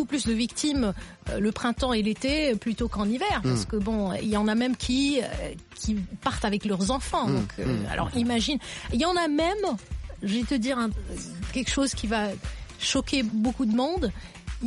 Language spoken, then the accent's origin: French; Morocco; Je suis marocaine, donc je viens du Maroc